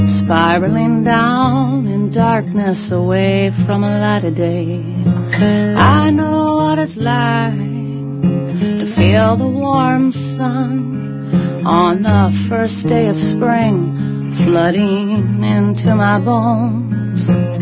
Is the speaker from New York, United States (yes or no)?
no; Champaign, Illinois, United States; It's a live recording made with my hometown fans in Champaign